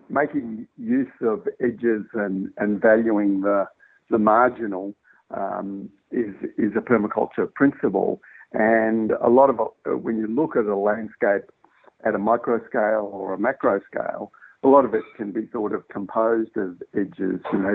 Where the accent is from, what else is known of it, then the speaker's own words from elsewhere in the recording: Western Australia, Australia; I'm a newcomer to Central Victoria, even though I've lived here longer than I've lived anywhere else. I grew up in Western Australia, and I'm not Indigenous